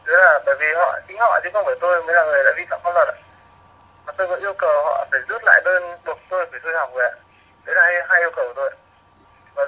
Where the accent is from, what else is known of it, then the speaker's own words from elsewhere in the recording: Bac Giang, Vietnam; Hiện tại tôi đang ở Bắc Giang, quê hương mình.